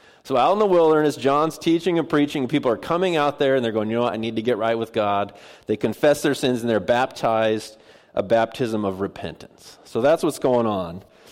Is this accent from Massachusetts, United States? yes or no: no; Puyallup, Washington, United States; and I grew up in Puyallup, so I went to a school called Rogers High School, and played on their football team there